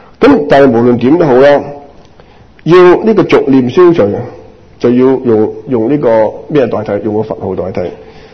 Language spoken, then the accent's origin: Cantonese; China; 哇，终于有我哋中国人上啦，变到咁。